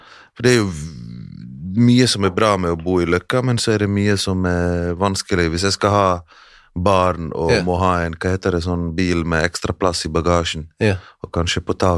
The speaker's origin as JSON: {"language": "Norwegian", "town": "Mostar", "region": "Federation of Bosnia and Herzegovina", "country": "Bosnia & Herzegovina", "second_language": "Norwegian", "moved": "yes", "lives_now": "Norway", "said": "For de som kommer fra der jeg kommer fra, hører at jeg ikke bare en bosnier-jugoslav, men jeg fra Sør-Herzegovina. Jeg fra Mostar."}